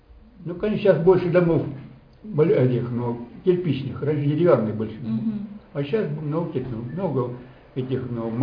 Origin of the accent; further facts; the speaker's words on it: Sablino, Leningrad Oblast, Russia; also born or lived in Saint Petersburg; Родился я в Ленинграде. Привезли меня 10-месячного в Саблино на дачу.